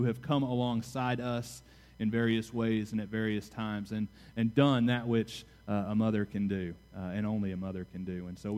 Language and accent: English; Louisville, Kentucky, United States; At my home church, growing up in Louisville, every Mother's Day and Father's Day, it was the tradition and the custom to have three mothers come and to share what it meant to be a mom